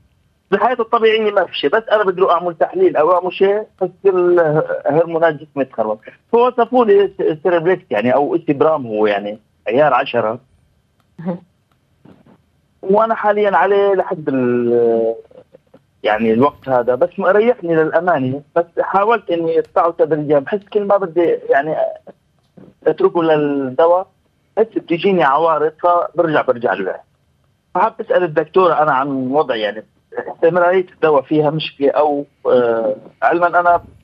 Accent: Syria; now in Qatar; أنا شاب سوري مقيم بقطر،

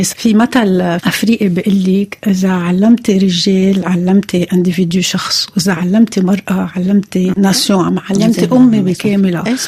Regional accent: Lebanon; هيدي المرونة اللي عندنا إياها كلبنانية وخاصة كنساء

